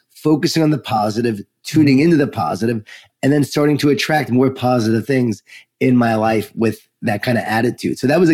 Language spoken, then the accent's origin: English; Long Island, New York, United States; I grew up in Long Island, New York, so Jewish Italian family.